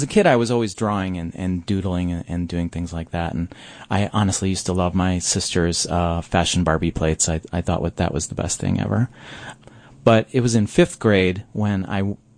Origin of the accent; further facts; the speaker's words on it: Buffalo, New York, United States; also born or lived in Grand Island; growing up in Buffalo and Grand Island, like, I knew for myself personally, like, I just needed to leave.